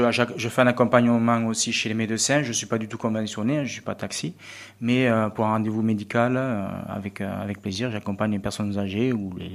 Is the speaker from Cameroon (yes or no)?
no; Narbonne, Occitanie, France; je suis de Narbonne.